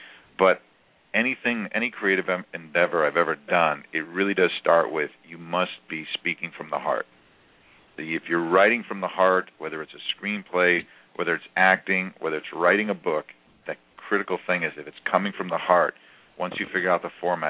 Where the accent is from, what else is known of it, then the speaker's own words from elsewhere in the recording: Greece; and I'm Greek, and I had been looking for a Greek wife for years.